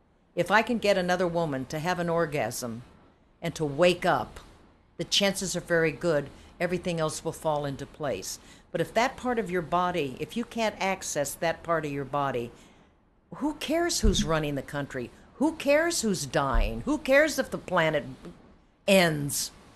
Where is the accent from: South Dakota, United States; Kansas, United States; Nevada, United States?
Kansas, United States; Wichita; I mean, I'm from Wichita